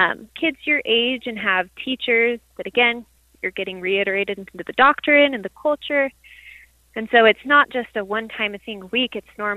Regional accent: Utah, United States; Yep. Yeah, I'm glad I grew up in Utah, because I've heard outside of Utah they have to get up at 4:30 in the morning.

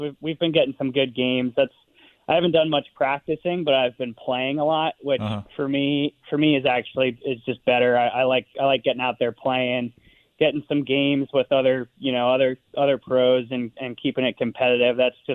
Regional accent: Burtonsville, Maryland, United States; also born or lived in Takoma Park / Rockville; I was born in Tacoma Park, and now they run with it and say I'm from Tacoma Park. I grew up in Burtonsville, Maryland. We moved to Rockville inside Manor Country Club my junior, senior year of high school

